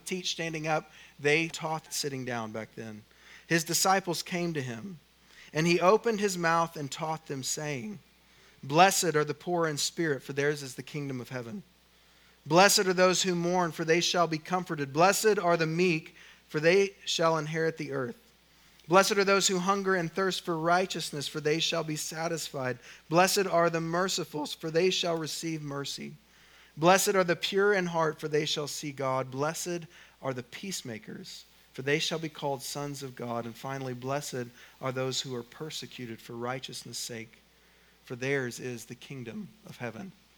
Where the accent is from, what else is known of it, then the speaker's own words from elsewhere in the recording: Oklahoma, United States; but I'm from Oklahoma, so I probably messed it up.